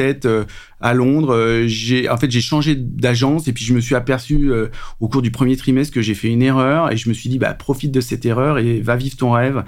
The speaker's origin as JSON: {"language": "French", "town": "Paris", "region": "Île-de-France", "country": "France", "tie": "born or raised there", "said": "J'ai 3 enfants, je suis parisien. C'est-à-dire que j'ai grandi toute ma life à Paris."}